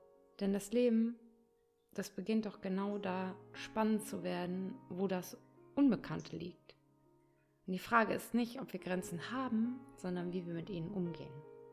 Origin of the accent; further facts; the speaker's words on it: North Rhine-Westphalia, Germany; born there; now in Hamburg, Germany; Ich bin 43 Jahre und ich lebe und arbeite in Hamburg. Geboren wurde ich in Ostwestfalen.